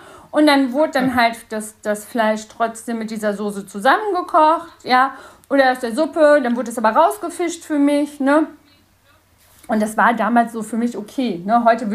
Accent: North Rhine-Westphalia, Germany; ich komme ja aus dem Sauerland

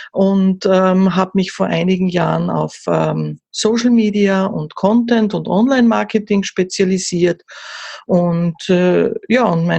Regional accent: Austria; ich komme aus Österreich, ich bin gelernte Österreicherin

